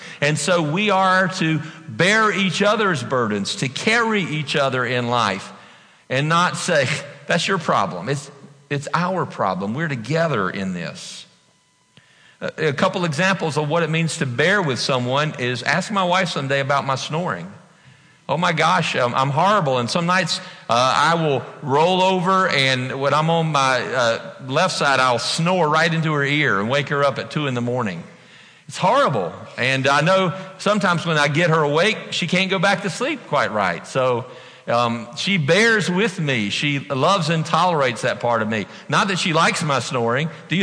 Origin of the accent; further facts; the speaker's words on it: the South, United States; It's a way of, I was raised in the South, to show respect to people.